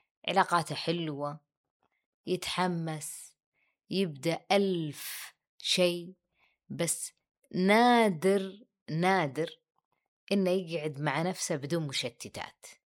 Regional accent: Riyadh, Riyadh Province, Saudi Arabia; موجود عندنا بالرياض، ما عندنا شواطئ

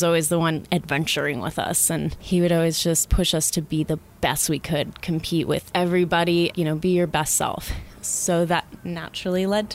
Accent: Newport Beach, California, United States; born there; now in San Diego, United States; So in a nutshell, I was born in Newport Beach in Orange County. I'm almost 30, which is exciting, scary and exciting at the same time. I live in San Diego now.

